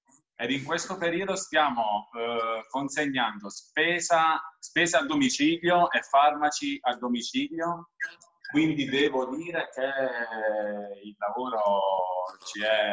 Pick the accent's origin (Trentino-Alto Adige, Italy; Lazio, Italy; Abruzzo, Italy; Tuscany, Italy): Abruzzo, Italy; Chieti; Ma io sono di Chieti, raga, quali sono i cinghiali che vanno in giro?